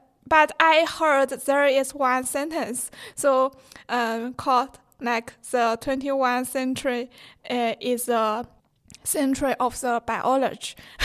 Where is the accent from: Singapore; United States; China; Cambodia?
China; Sichuan; Close to my hometown in Sichuan province.